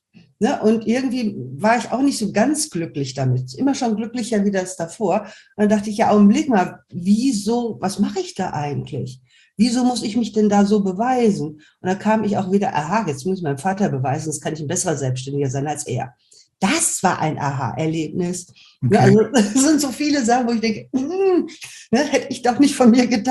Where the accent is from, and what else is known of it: Germany